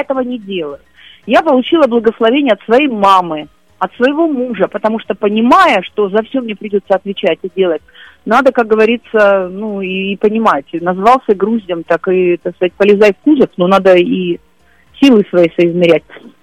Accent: Komsomolsk-on-Amur, Khabarovsk Krai, Russia; born there; там, где я родилась, город в Комсомольске-на-Амуре, который строила моя бабушка с дедушкой.

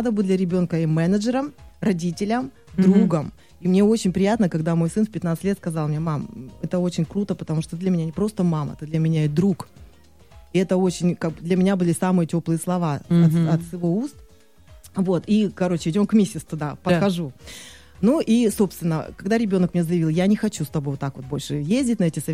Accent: Siberia, Russia; так как я из Сибири, то разница во времени достаточно большая.

